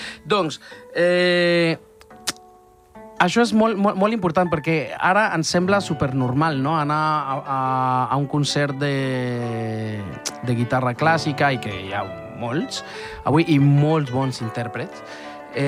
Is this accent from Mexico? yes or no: yes; Mexico; I aquí hi ha una història que a mi, com a mexicà, m'arriba especialment